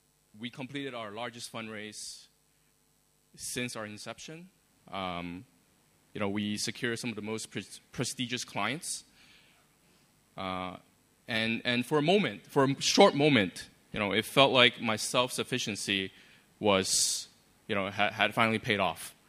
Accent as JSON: {"language": "English", "town": "Toronto", "region": "Ontario", "country": "Canada", "tie": "born or raised there", "said": "My family is originally from Hong Kong, and I grew up in Canada, Toronto."}